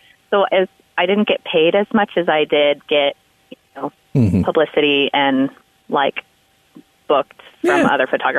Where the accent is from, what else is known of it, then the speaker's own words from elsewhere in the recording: Colorado Springs, Colorado, United States; So I grew up in the Springs. Yeah, I went to Doherty High School, and I went to Sabin and Penrose and a few years at Monroe. And, you know, so Colorado Springs is my home.